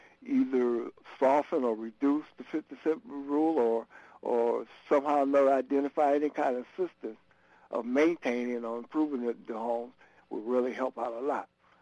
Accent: Freeport, United States; I remember born and raised in Freeport, and I remember that the neighborhood was a very thriving community.

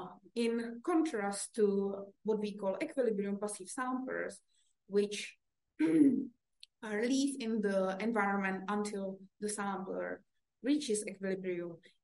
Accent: Czechia; English is a second language; fish in six different rivers in my home country, Czech Republic.

